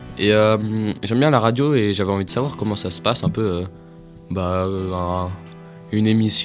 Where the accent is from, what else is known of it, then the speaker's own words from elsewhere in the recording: Die, Auvergne-Rhône-Alpes, France; je viens de Die. Je suis au collège à Die, j'ai 14 ans